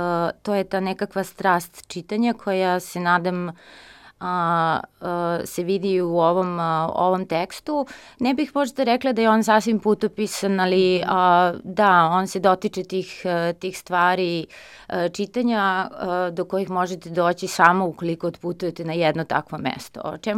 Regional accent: Serbia; ne samo za mene koja dolazim daleko iz Srbije i Evrope

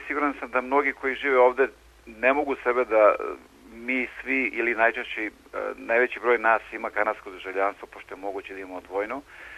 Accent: Serbia; meni bar, ja sam iz Srbije

